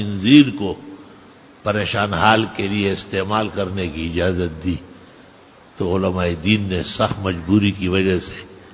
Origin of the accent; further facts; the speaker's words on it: Pakistan; میں پاکستان کا ہوں, اسی شہر کا مفتی ہوں جس شہر میں وہ شیخ الاسلام اور مفتی اعظم بنے ہوئے ہیں